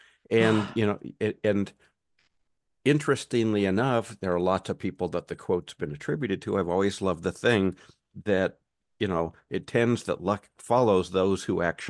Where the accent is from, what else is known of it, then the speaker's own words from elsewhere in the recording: United States; right, we grew up with here in the United States, the cereal Lucky Charms.